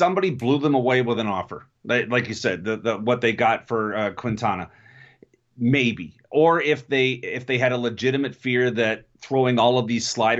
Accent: Texas, United States; now in Florida, United States; I moved to Florida from Texas in 1988. You talk about like you'd like to watch the Phillies. Mm-hmm. So I grew up on the Astros.

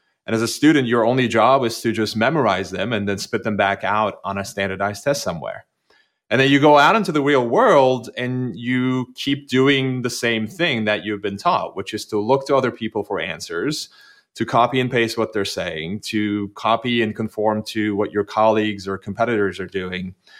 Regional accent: Turkey; I grew up in Turkey, which was a very, very conformist society.

